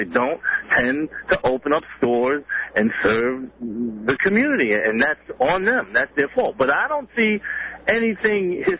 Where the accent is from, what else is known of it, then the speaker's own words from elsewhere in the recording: New York, United States; I grew up in New York. 99% of the merchants in the community that I grew up in were Jewish, and there was a transition.